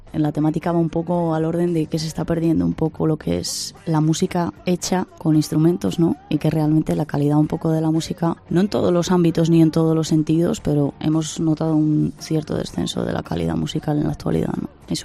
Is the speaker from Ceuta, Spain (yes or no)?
no; Cabanillas del Campo, Castilla-La Mancha, Spain; Una mitad más o menos de la banda son de Guadalajara y la otra mitad somos de Cabanillas.